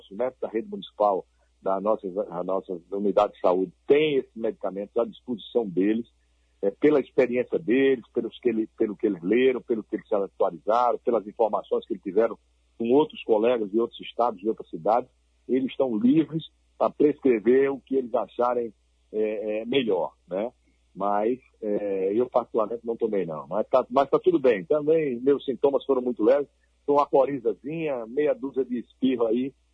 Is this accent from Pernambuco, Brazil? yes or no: no; Maceió, Alagoas, Brazil; eu me formei em Maceió, né, minha terra natal.